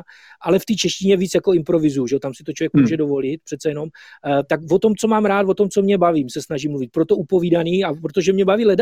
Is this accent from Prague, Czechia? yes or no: no; Olomouc, Olomouc Region, Czechia; accent: Olomouc dialect; my tady máme ještě takový lokální dialekt, takový olomoucký nářečí, takže ono je to, je tady takový relikt, protože Olomouc je od n